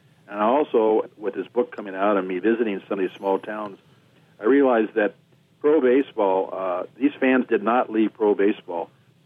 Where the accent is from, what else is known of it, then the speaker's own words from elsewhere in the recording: Los Angeles, California, United States; So I grew up in Los Angeles, and before the Dodgers got out there, Los Angeles had two teams